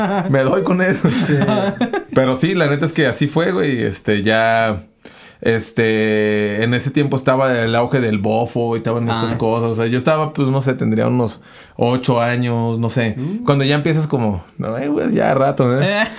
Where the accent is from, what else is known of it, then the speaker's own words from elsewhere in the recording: Sayula, Jalisco, Mexico; Ajá, entonces pues yo soy de Sayula y allá crecí.